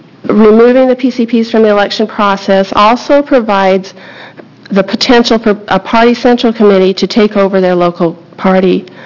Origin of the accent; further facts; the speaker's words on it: Oregon, United States; I am from Linn County.